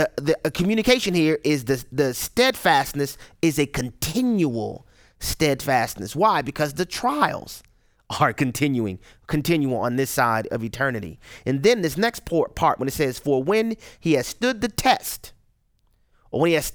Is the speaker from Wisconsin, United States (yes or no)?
no; Louisiana, United States; I had to take bar exams primarily because my home state, Louisiana, doesn't have reciprocity